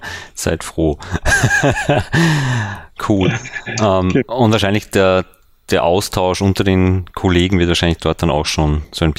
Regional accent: Austria; bei uns in Österreich

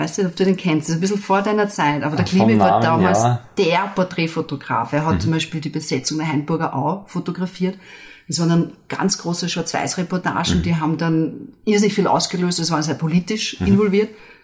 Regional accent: Upper Austria, Austria; Ich komme aus dem Innviertel.

